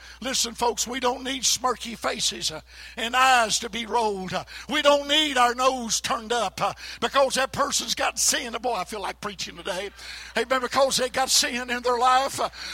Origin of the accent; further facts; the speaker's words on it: United States; I remember sitting in a little Methodist church that I was raised in Allen County, Shiloh United Methodist Church. And years and years ago, I was a little boy growing up, and mom and daddy would take us to church.